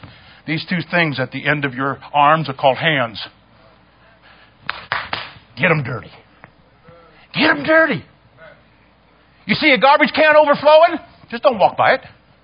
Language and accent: English; Ohio, United States; When I was a kid, growing up in Ohio, I'll be honest with you, I was afraid of police officers.